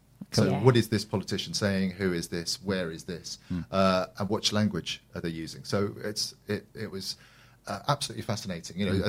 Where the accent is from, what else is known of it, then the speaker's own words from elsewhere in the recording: Deal, South East England, United Kingdom; So, having been born and bred in Deal, where I, my hometown, which I love, and still there now.